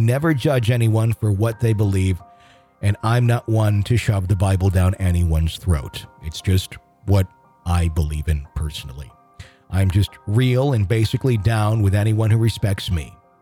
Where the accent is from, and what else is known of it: Denver, Colorado, United States